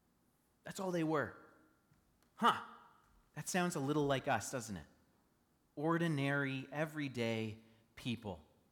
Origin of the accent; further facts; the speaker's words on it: Ontario, Canada; I'm from Northern Ontario. Northern Ontario is like Galilee. I can say that because I used to grow up there. It's all small towns and, you know, people driving in pickup trucks